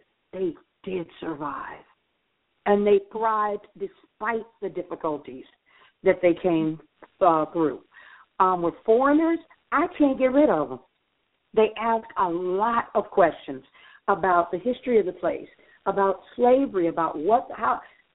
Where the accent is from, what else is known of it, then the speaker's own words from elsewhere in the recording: Mississippi, United States; Even though I'm native to Mississippi, because I've been all over the place, I don't really have much of a Southern accent.